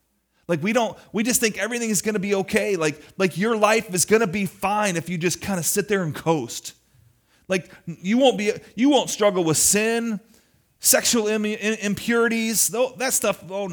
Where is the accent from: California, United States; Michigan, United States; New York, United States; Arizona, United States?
Michigan, United States; Detroit; So growing up, I grew up in the Detroit area downstate, and we had a lot more weather than we do here.